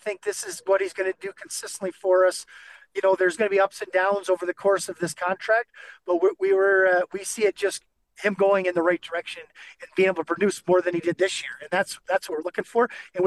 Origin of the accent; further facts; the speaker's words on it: United States; So to have that, Matt, like, even though I'm American, it's the same thing.